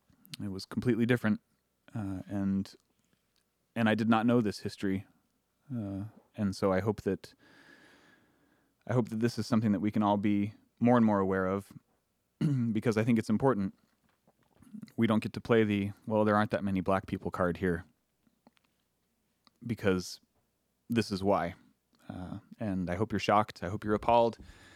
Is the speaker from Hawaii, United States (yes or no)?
no; California, United States; now in Portland, United States; I moved to Portland in 2003. I was raised in Southern California, a more diverse area in what I thought was a post-racist world.